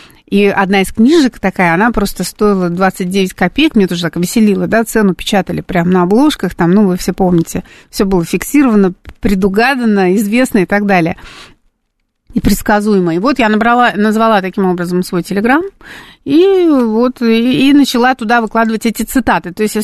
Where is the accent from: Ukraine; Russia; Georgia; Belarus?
Russia; Saint Petersburg; я из Санкт-Петербурга приехала в свое время.